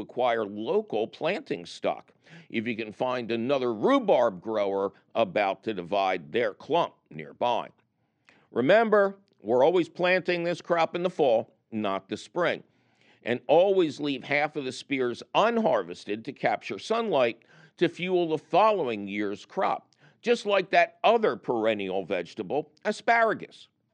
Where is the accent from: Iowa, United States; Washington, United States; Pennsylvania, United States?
Pennsylvania, United States; Philadelphia; the Phillies were my hometown team, and it probably happened when I was darn young